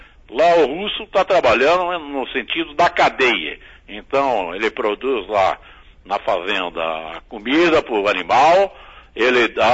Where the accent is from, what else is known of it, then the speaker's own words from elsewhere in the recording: Paraná, Brazil; E isso nós temos de ter aqui como brasileiros, né, e paranaenses